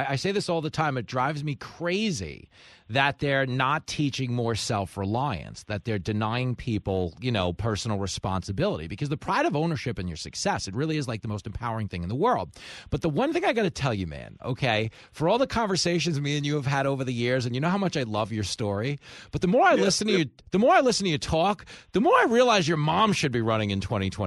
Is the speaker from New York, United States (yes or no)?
yes; Levittown, New York, United States; I grew up on Long Island. It was the 80s. Okay, Reagan was the president. We were thrilled. There was a lot of pride. I, of course, grew up in Levittown